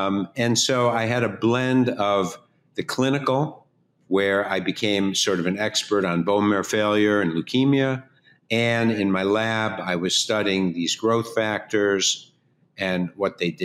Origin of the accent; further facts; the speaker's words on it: Chicago, Illinois, United States; But I was raised in a suburb just outside of Chicago. I was born in Chicago. And one of my parents was born in Moldova. The other was born in Germany. They came and met in Chicago, raised a family.